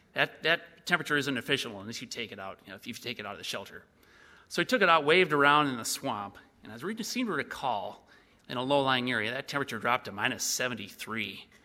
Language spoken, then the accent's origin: English; Minnesota, United States; And it's something I knew because I grew up in Minnesota, and it's the cold weather in the wintertime.